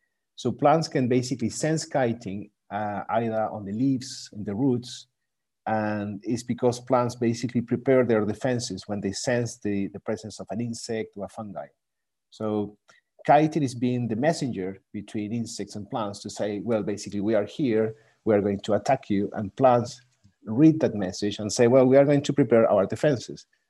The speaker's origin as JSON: {"language": "English", "country": "Chile", "also_born_or_lived": "Germany", "second_language": "English", "lives_now": "United Kingdom", "said": "Well, I come from Chile as an agronomist. I studied in Germany my master's, and then I moved to the UK"}